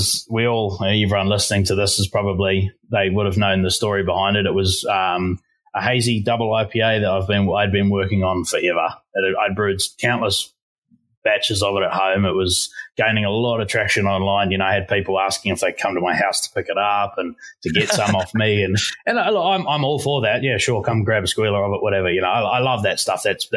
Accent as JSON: {"language": "English", "country": "New Zealand", "lives_now": "Australia", "said": "being a Kiwi, it's really expensive for me to do that TAFE course"}